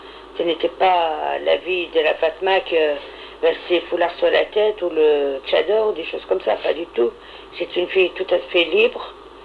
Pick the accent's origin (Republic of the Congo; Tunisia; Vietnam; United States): Tunisia; now in France; Je viens de la Tunisie, de exactement, au bord de la mer. Je suis venue en France parce que mon père travaillait comme ébéniste en France